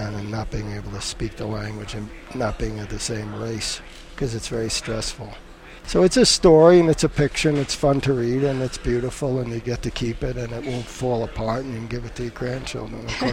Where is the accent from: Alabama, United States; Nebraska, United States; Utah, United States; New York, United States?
New York, United States; Queens; growing up in Queens in the 50s and Metropolitan Avenue, where we had trolleys and smoky cars and bicycles.